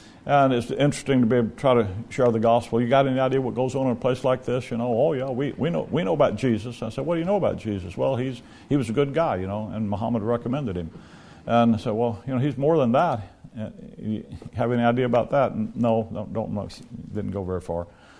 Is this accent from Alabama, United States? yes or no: yes; Alabama, United States; Now, we're from Alabama, so that means something to us.